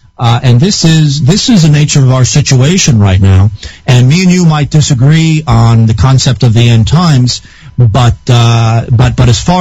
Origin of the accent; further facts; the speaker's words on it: New Jersey, United States; I grew up in a Jewish area. I am from Union County, New Jersey.